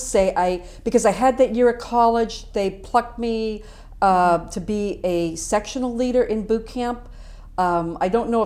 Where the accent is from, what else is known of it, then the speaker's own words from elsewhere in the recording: Wrentham, Massachusetts, United States; also born or lived in Norwood; I was born in Norwood, but I was born and raised in Wrentham, Mass.